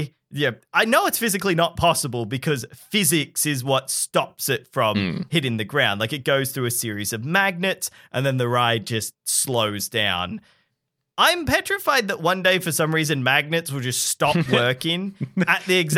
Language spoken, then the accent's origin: English; Sydney, New South Wales, Australia; I grew up in Sydney. I grew up with Wonderland